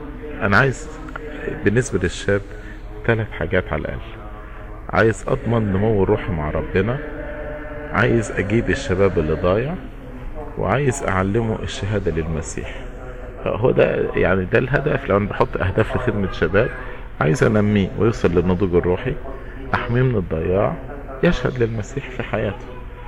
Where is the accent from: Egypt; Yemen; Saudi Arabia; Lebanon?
Egypt; مش احنا راجعين من مصر